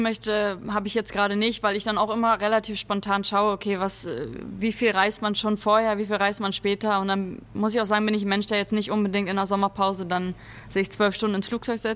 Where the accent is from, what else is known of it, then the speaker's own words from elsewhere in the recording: Dinklage, Lower Saxony, Germany; Dort ist meine Heimat, da bin ich auch aufgewachsen, okay. Aber ist quasi direkt neben Lohne.